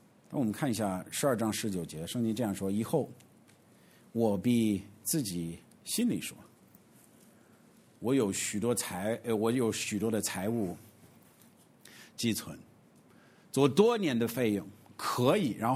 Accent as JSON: {"language": "Chinese", "town": "Xi'an", "region": "Shaanxi", "country": "China", "said": "其实我们西安人，哎，咱们都去过兵马俑。"}